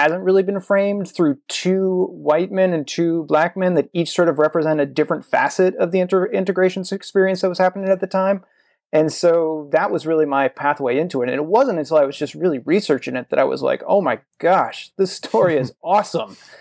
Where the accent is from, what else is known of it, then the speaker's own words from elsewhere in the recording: Illinois, United States; I'm from Southern Illinois, a small town down there.